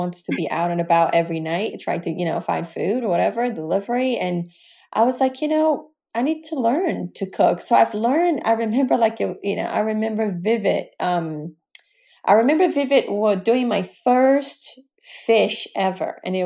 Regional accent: Brazil; growing up in Brazil, we had somebody that worked, you know, it's part of the culture.

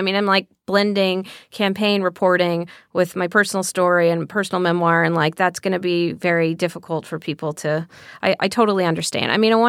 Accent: Texas, United States; when I was growing up in Texas, I really saw myself in Chelsea.

